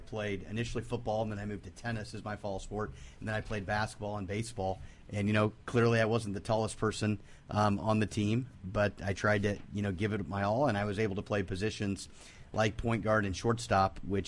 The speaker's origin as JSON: {"language": "English", "town": "Lincoln", "region": "Nebraska", "country": "United States", "tie": "born or raised there", "said": "You know, growing up in Lincoln, Nebraska, it's a state capital."}